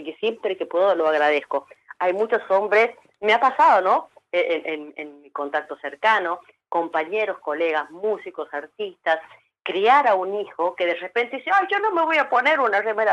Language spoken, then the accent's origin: Spanish; Argentina; Todos los que somos argentinos